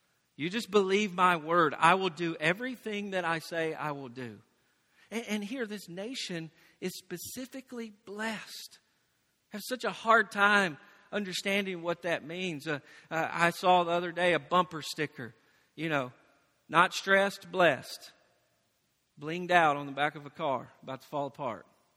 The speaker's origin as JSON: {"language": "English", "region": "the South", "country": "United States", "tie": "born or raised there", "said": "I grew up in the South, which many of you did."}